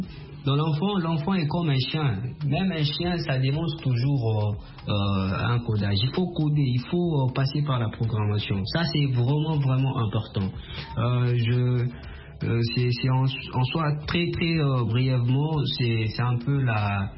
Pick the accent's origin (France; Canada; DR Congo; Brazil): DR Congo; chez nous, en République démocratique du Congo